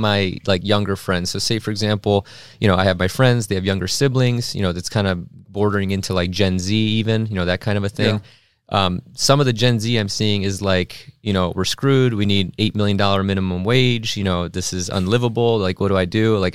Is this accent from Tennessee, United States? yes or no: no; Cleveland, Ohio, United States; born and raised in Cleveland. You know, I've lived here my whole life.